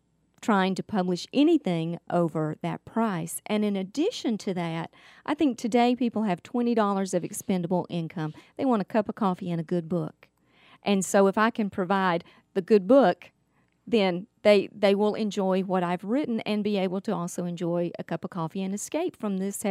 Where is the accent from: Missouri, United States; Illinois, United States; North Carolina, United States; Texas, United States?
North Carolina, United States; I was on tour with … in my home state of North Carolina.